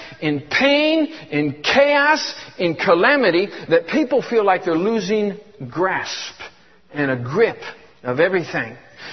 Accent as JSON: {"language": "English", "region": "Michigan", "country": "United States", "tie": "born or raised there", "also_born_or_lived": "Georgia / Tennessee / California", "said": "I was born and raised in Michigan. Then I went to South Georgia, finished high school. My parents got divorced when I was 16, so I moved around."}